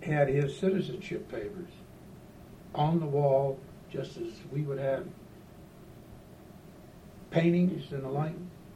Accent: Pittsburgh, Pennsylvania, United States; So I grew up in the Hill District of the city of Pittsburgh

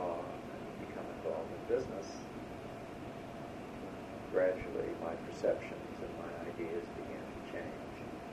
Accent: United States; I am forever grateful that I'm an American.

